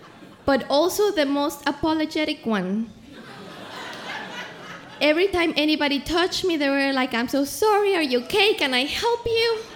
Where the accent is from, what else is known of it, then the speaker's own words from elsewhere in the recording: Mexico City, Mexico; I come from Mexico City.